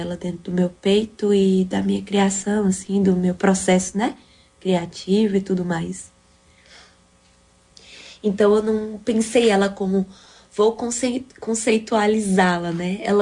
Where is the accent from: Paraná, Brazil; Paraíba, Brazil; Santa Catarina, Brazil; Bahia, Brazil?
Bahia, Brazil; a palavra livusia é uma expressão que a gente utiliza muito lá no interior da Bahia, né? De onde eu vim, de onde eu sou.